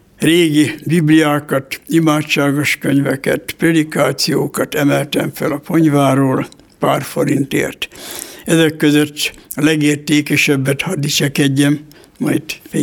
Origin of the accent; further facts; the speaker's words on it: Sajóivánka, Borsod-Abaúj-Zemplén, Hungary; born there; Első kiállításom volt annak idején Sajó Ivánka szülőfalumban, községháza dísztermébe.